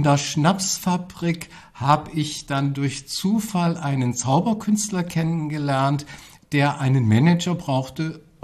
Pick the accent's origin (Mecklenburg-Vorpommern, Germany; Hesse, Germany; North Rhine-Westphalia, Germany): Hesse, Germany; Fulda; born there; ich bin Fulda Rucksack, bin eine Hausgeburt in der schönsten Gegend von Fulda, in der Marienstraße Nummer 1, in einer großen Herrschaftsvilla bin ich geboren.